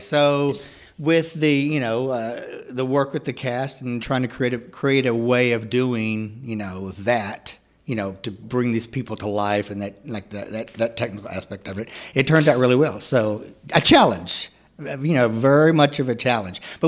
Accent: Texas, United States; Yeah, I'm from Texas. You know, I'm not an Okie boy

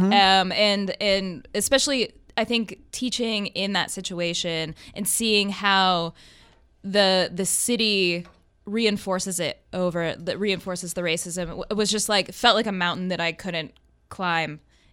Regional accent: Pennsylvania, United States; I grew up in Pennsylvania. I grew up in what they called the snow belt.

